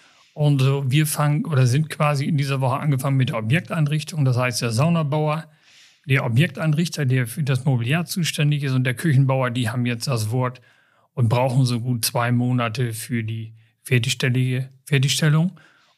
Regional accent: Hede, Lower Saxony, Germany; born there; ich komme gebürtig aus Hede, meine Familie kommt aus Hede.

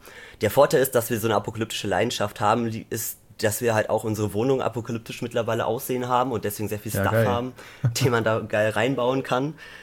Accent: Münster, North Rhine-Westphalia, Germany; wir kommen aus Münster.

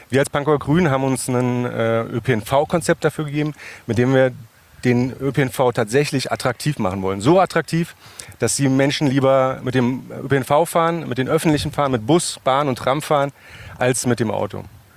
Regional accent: Berlin, Germany; also born or lived in Munich / Hamburg / Flensburg / Cologne; ich bin in Berlin-Buch geboren, 1984. Ich bin da auch aufgewachsen. Ich bin aber auch tatsächlich durch meinen Beruf als Berufsoffizier viel rumgekommen. Ich habe in München gelebt, ich habe in Hamburg gelebt und dort studiert. Ich habe in Flensburg gelebt, ich habe in Köln gelebt.

